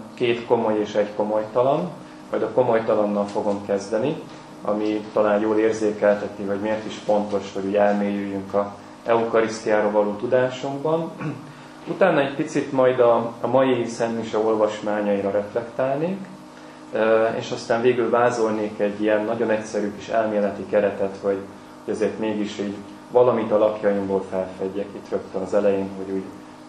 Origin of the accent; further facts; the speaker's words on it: Ózd, Borsod-Abaúj-Zemplén, Hungary; born there; ózdi születésű vagyok, itt a gimnázium épületében töltöttem 4 évet